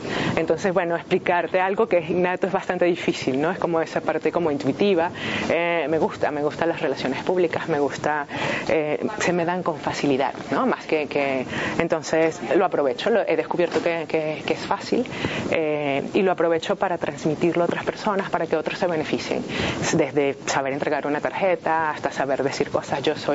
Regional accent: Venezuela; la marca como venezolano, porque estamos todos saliendo

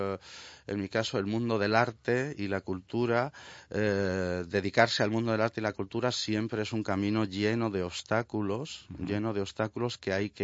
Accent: Medina de Rioseco, Castile and León, Spain; en el ayuntamiento de mi pueblo, Medina de Rioseco, Valladolid.

